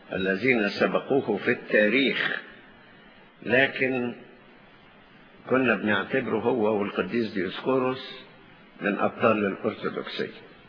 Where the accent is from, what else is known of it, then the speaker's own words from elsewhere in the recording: Egypt; المهم أنه هو أقام 20 سنة عندنا في مصر وكان يثبت الناس في الإيمان